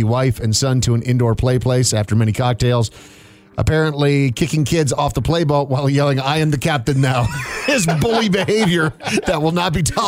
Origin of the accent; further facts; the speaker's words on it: Colorado, United States; When I was a kid growing up in Colorado, I had a bathroom incident at school